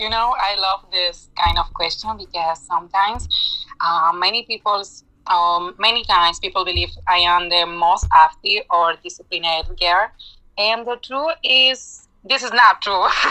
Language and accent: English; Dominican Republic; But, you know, we are natural positive people, so we are from the Caribbean.